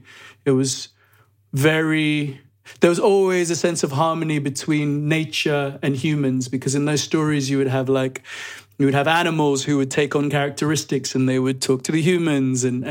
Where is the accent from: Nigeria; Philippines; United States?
Nigeria; Because I grew up in Nigeria.